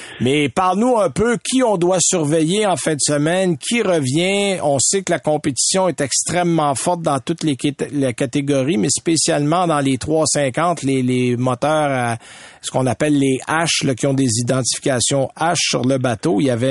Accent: Saint-Timothée, Quebec, Canada; moi, je suis de Saint-Timothée précisément.

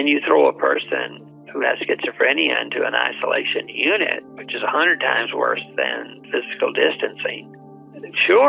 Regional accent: the South, United States; accent: southern; My southern accent's not helping me much.

